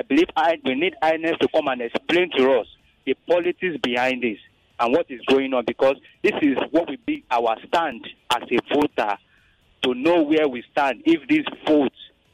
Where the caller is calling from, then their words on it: Apapa, Lagos, Nigeria; Hello from Apapa.